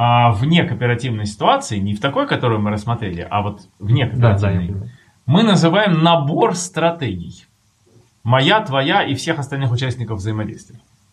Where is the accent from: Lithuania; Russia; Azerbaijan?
Russia; Veliky Novgorod, Novgorod Oblast; Я из Великого Новгорода, мне берут билет до Москвы